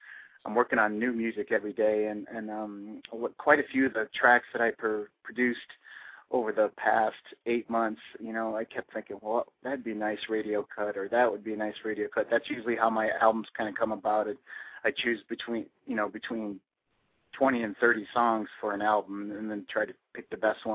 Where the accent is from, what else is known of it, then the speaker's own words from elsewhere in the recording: Michigan, United States; I grew up with so many different styles of music growing up in Michigan